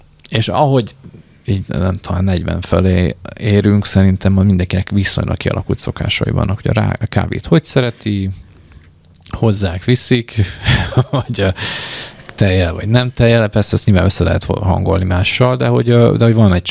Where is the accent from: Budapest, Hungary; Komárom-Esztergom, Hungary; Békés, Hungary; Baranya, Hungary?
Baranya, Hungary; Pécs; még a gyerekkorom, én Pécsi vagyok